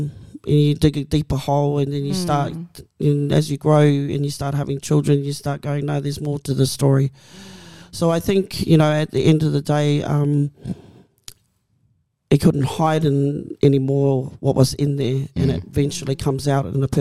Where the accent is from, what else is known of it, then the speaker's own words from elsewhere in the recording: New Zealand; I do remember when I was a child, I used to play down in Rotorua. So I'm from New Zealand, of course.